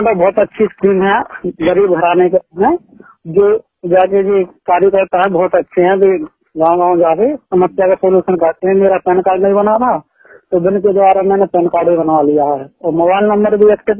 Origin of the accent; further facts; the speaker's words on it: Naya Gaon, Madhya Pradesh, India; मैं ग्राम नया गाँव का रहने वाला हूँ